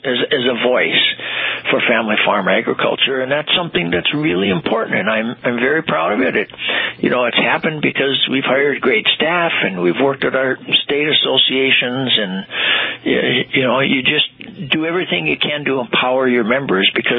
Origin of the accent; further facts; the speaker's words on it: North Dakota, United States; I grew up in this organization. North Dakota is my home state.